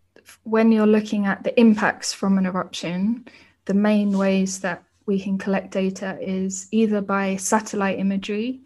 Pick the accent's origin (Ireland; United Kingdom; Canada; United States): United Kingdom; England; now in Singapore; And I'm also from England, where we don't have any volcanoes.